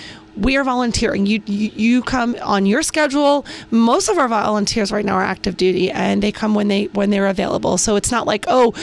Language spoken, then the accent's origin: English; New York, United States; Sorry, guys, I'm from New York.